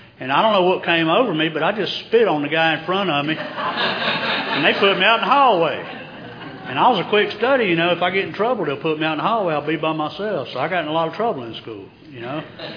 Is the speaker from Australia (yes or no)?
no; Charlotte, North Carolina, United States; And where I grew up in Charlotte, it was easy to get something to drink. I grew up by some railroad tracks near downtown Charlotte.